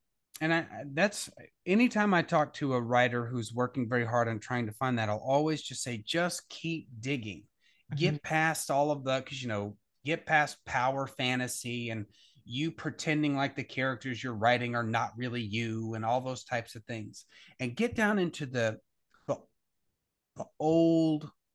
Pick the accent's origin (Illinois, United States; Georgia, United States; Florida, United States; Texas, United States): Texas, United States; I grew up, I'm originally from West Texas. Mm. So I'm originally from the oil fields of Odessa and Midland.